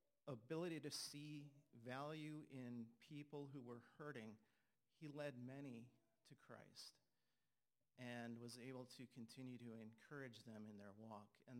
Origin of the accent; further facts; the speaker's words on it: Mount Carroll, Illinois, United States; I'm from Mount Carroll.